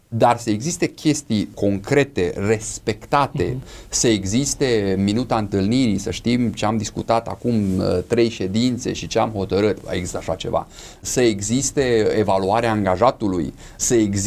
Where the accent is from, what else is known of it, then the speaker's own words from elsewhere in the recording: Romania; noi ca și români suntem obișnuiți tot timpul să minimalizăm cheltuielile.